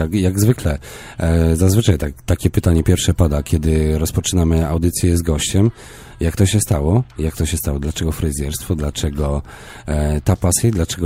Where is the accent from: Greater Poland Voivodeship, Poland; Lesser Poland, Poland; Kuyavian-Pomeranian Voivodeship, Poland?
Kuyavian-Pomeranian Voivodeship, Poland; Włocławek; to moje rodzinne strony i zawsze przejeżdżając przez Włocławek